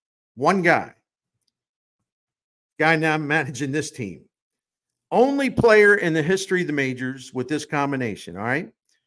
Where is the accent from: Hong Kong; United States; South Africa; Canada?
United States; Baltimore, Maryland; We didn't like the Red Sox growing up in Baltimore